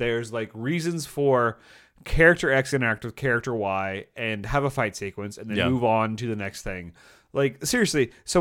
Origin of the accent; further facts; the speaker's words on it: the South, United States; I grew up in the South.